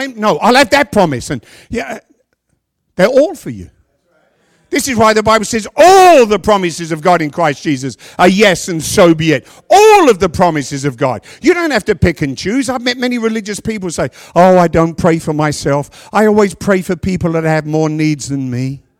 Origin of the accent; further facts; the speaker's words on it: England, United Kingdom; born there; I wasn't born here. I was born in England.